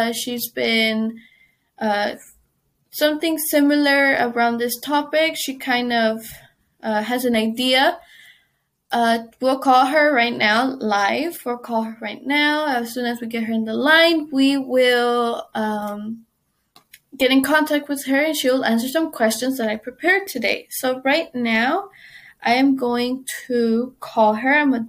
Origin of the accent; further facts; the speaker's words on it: United States; For example, I am Mexican American. My culture is mixed. I have customs from Mexico, but I also have customs from the America, United States.